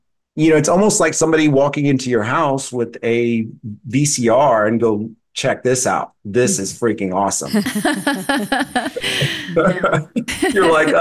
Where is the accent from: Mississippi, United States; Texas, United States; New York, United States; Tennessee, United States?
Texas, United States; As a Texan who lives in the desert, I was like, wow, that's kind of, you know, there's a lot of resiliency in the moss there.